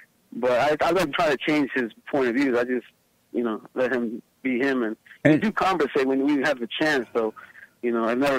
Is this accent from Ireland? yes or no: no; Ecuador; now in United States; He's from Ecuador. I'm from Ecuador also. So he came to the U.S. and got married to my stepmother